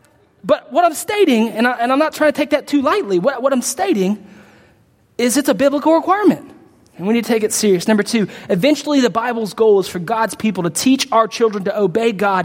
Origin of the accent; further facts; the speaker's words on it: Texas, United States; I'm a Texan, right? Ain't a word, but I just said it.